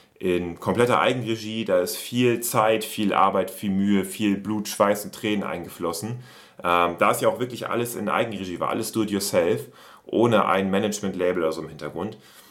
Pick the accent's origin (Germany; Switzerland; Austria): Germany; Oldenburg, Lower Saxony; bei uns in Oldenburg, in der Heimatstadt.